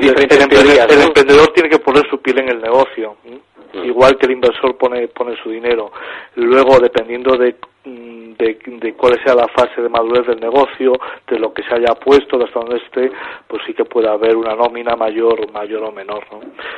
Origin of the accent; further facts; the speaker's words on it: Galicia, Spain; Aquí en mi tierra, en Galicia